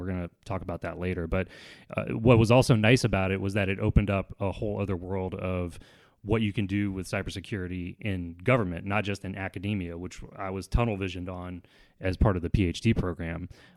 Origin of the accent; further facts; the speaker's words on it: Morgan City, Louisiana, United States; which is right near where I grew up in Morgan City, Louisiana.